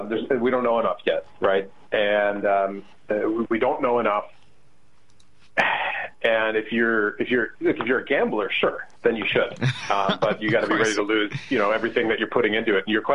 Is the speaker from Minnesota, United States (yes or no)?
yes; Minneapolis, Minnesota, United States; I'm from Minneapolis, and I know our local government was getting together and trying to put together a proposal for Amazon to move in town.